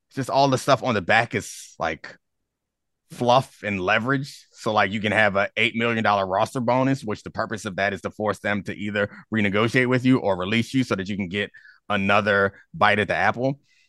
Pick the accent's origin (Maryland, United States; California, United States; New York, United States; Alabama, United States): Maryland, United States; Baltimore; now in Washington, United States; I'm from Baltimore and I live in DC now